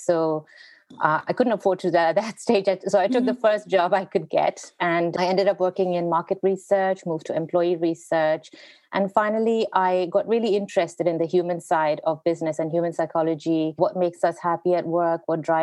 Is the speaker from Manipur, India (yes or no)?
no; Mumbai, Maharashtra, India; moved away as an adult; now in London, United Kingdom; It's Mumbai and London. And I still have very strong ties with India. I have a sense of roots there.